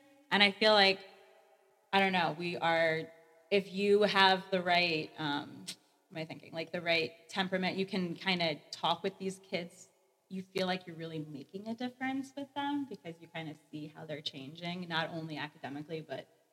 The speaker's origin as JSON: {"language": "English", "town": "Tabernacle", "region": "New Jersey", "country": "United States", "tie": "born or raised there", "said": "I grew up in Tabernacle."}